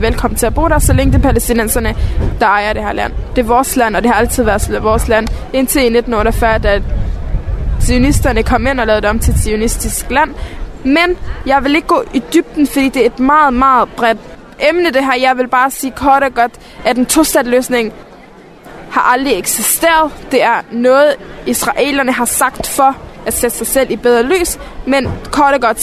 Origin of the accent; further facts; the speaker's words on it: Aalborg, North Denmark Region, Denmark; Jeg er selv aalborgenser. Jeg er født og opvokset her. Og det her, det er så meget min by, som Palæstina er min by, faktisk.